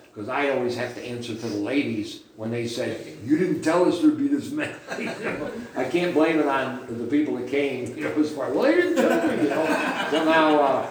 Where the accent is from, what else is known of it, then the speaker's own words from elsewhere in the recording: Marion, New York, United States; now in Palmyra, United States; We came back to our hometown, Palmyra. Actually, Marion's my hometown. We started the church in Palmyra back in 1980